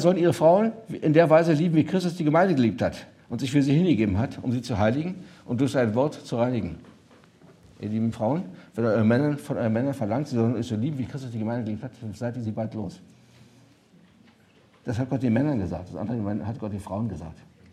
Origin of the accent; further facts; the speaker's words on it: Berlin, Germany; sie ist aus Westdeutschland, ich bin aus Berlin. Das ist ein Riesenkulturunterschied. Das zweite ist, sie ist katholisch gewesen und ich bin jüdisch und von der Herkunft.